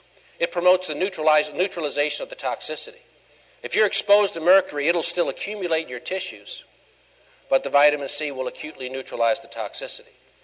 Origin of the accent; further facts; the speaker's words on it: Mississippi, United States; also born or lived in Louisiana; I'm from Mississippi, and I spent probably another 15 years in Louisiana, so I got a little of the South in my system.